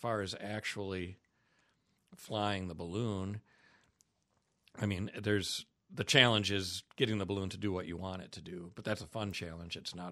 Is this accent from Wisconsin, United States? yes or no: yes; Wausau, Wisconsin, United States; It's great to fly Wausau just because I'm from Wausau, so I know so many people.